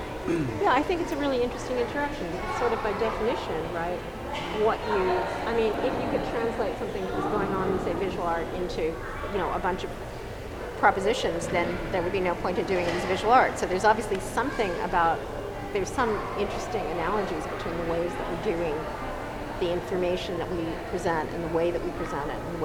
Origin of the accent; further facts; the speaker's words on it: East Coast, United States; now in California, United States; I come from the East Coast, I'm not a native Californian